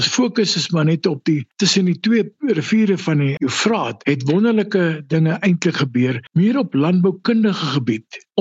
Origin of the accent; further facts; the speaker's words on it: Port Elizabeth, Eastern Cape, South Africa; born there; also born or lived in Durban; Ek is eintlik in Port Elizabeth gebore en ek was daar tot omtrent 6 jaar oud. Toe is my pa verplaas met sy werk na Durban toe. So ek het my hele skoolloopbaan in Durban voltooi daar in Dirkiehuis Laerskool en Hoërskool